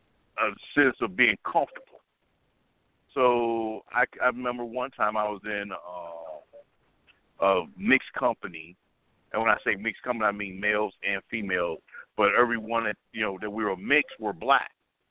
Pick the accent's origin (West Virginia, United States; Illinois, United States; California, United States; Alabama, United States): Illinois, United States; Chicago; But Chicago raised me. I grew up in the Chicago South Side culture.